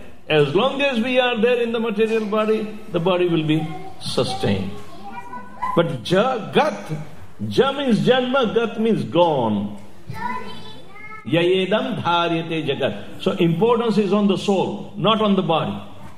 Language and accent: English; India; now in Australia; We moved from India, we came to Australia.